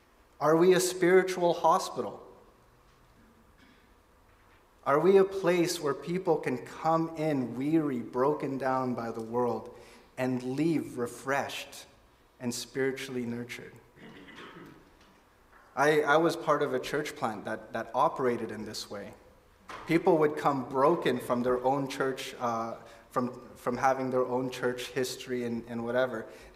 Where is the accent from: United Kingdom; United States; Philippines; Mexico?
Philippines; if you don't know, I'm Filipino, right?